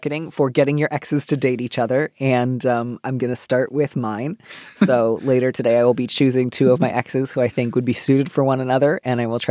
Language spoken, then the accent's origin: English; Midwest, United States; And that's what I associate with WASPiness. I don't know. I grew up in the Midwest.